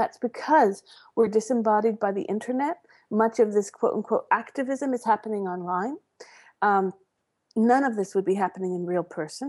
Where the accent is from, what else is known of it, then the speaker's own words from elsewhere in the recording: Kansas, United States; everything I had to fight against as a young gay kid growing up in Kansas.